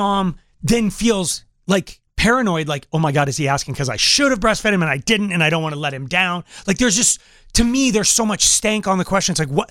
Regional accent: Colorado, United States; I never tell somebody I'm from Colorado.

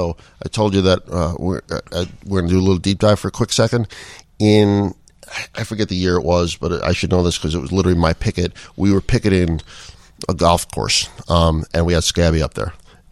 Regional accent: New York, United States; Because I'm from New York, you know, and I just wanted to hear what they had to say.

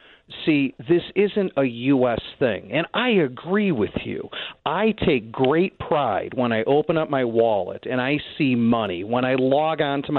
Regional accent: Bloomington, Illinois, United States; I am from Bloomington Normal.

